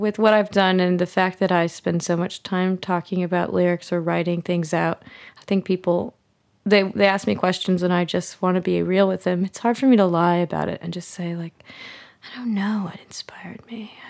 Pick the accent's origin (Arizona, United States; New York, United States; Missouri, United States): Missouri, United States; St. Louis; now in Chicago, United States; I grew up in St. Louis and there wasn't much of a music scene there, but there was a music scene. It was more like industrial or noise or experimental stuff. And so when I moved to Chicago